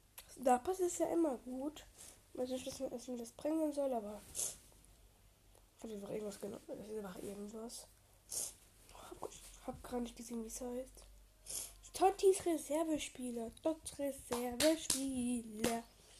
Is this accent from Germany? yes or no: no; Austria; Ihr wisst, ich bin Österreicher.